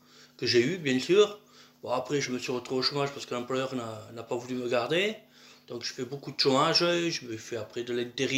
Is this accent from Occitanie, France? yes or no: yes; Albi, Occitanie, France; Ben, je viens d'Alpi, dans le Tarn. Donc, je suis né en 63. Mon père était postier. Ma mère était assistante maternelle à la maison.